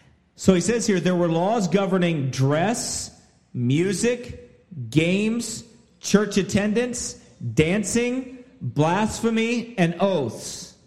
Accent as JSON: {"language": "English", "country": "United States", "tie": "born or raised there", "said": "See, we growing up in America, we don't even understand the concept of religious persecution."}